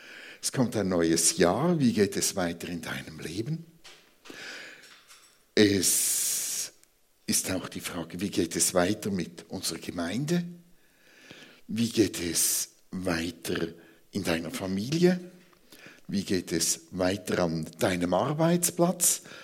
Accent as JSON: {"language": "German", "country": "Switzerland", "said": "vor allem wir als Schweizer, die so gerne alles ganz genau gewusst hätten."}